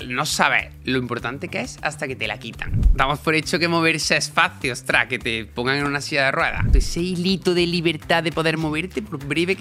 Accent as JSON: {"language": "Spanish", "town": "Córdoba", "region": "Andalusia", "country": "Spain", "said": "Sí, yo soy de Córdoba, he venido por la mañana muy temprano, he hecho tren hasta Madrid y de Madrid aquí en coche."}